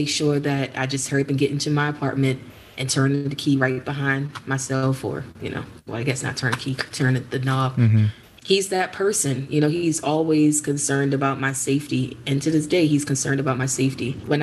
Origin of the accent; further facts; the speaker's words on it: Baltimore, Maryland, United States; I'm not from the South. I guess Maryland is technically the first state below the Mason-Dixie line, but Baltimore is very urban.